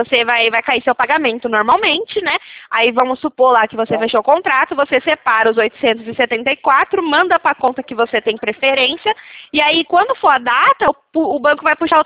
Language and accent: Portuguese; Americana, São Paulo, Brazil; Sim, eu sou de Americana, eu tô conversando com você aqui de Americana